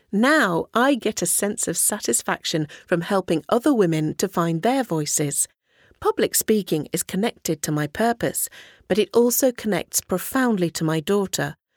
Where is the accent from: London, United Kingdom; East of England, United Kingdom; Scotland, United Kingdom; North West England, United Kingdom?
North West England, United Kingdom; Manchester; I am from Manchester in England.